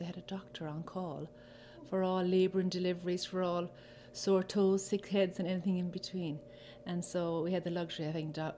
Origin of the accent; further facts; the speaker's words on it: Valentia, Munster, Ireland; I was born in Valentia in our own house at home at the cable station, number 15 cable station upstairs.